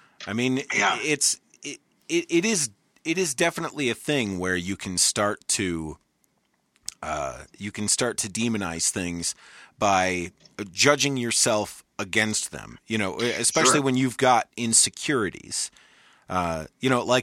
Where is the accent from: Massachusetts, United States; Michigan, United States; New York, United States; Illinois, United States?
Michigan, United States; I'm originally from Michigan.